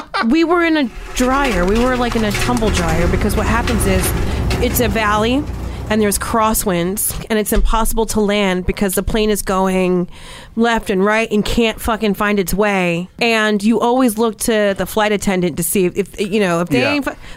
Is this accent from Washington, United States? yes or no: no; New Jersey, United States; Yeah, I'm born and raised in Jersey, you know.